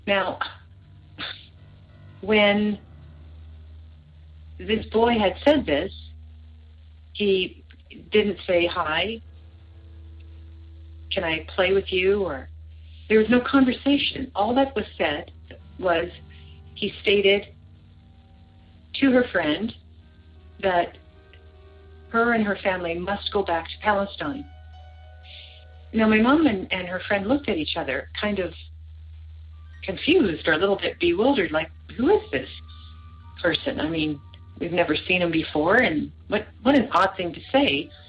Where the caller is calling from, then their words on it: Brandon, Manitoba, Canada; Oh, I am calling from Brandon, Manitoba, Canada.